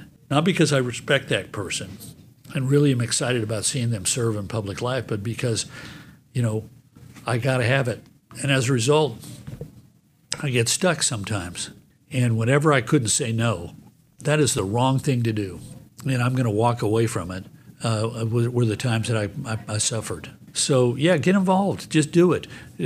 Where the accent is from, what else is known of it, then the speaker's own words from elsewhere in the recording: Mountain West, United States; now in Texas, United States; You know, I grew up in the Mountain West, and I'm a Texan now, and I can't imagine living anywhere else.